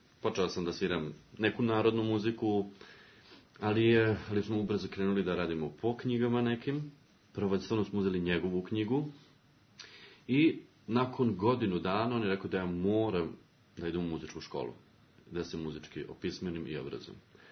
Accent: Smederevska Palanka, Šumadija and Western Serbia, Serbia; born there; Rođen sam u Smederevskoj Palanci, grad na domak Beograda, 80 km od Beograda.

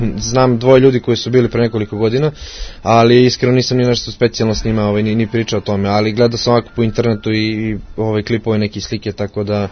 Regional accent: Belgrade, Serbia; Pa ja sam inače sa Zvezdari, ali od skoro živim u Velikom mokrom lugu

